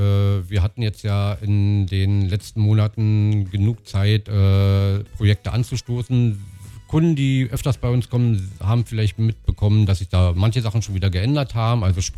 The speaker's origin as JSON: {"language": "German", "town": "Potsdam", "region": "Brandenburg", "country": "Germany", "tie": "born or raised there", "said": "wir sind ja gebürtige Potsdamer, kommen hier aus Potsdam, leben in dieser Stadt, leben auch mit unseren Kunden in dieser Stadt"}